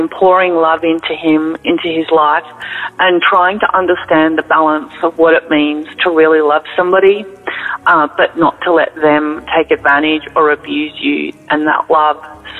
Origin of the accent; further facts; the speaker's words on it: Australia; I'm from Australia.